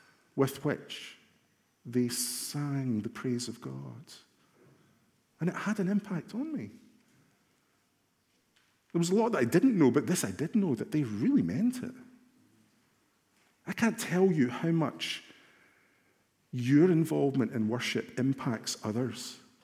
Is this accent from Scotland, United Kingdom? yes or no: yes; Glasgow, Scotland, United Kingdom; when I was a boy growing up in Glasgow in the church that we attended.